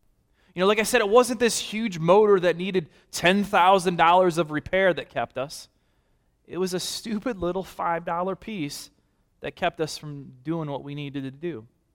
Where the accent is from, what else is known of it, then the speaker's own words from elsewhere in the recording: Detroit, Michigan, United States; I'm from Detroit. Not too many things going for us.